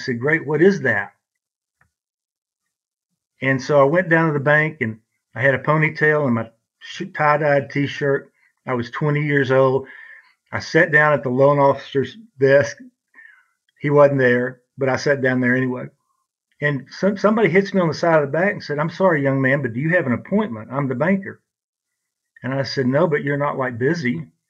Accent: Brownwood, Texas, United States; born or raised there

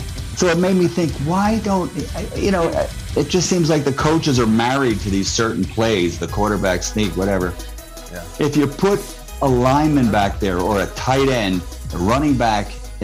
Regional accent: Philadelphia, Pennsylvania, United States; There's I'm an Eagles fan, born and raised in Philly and everything.

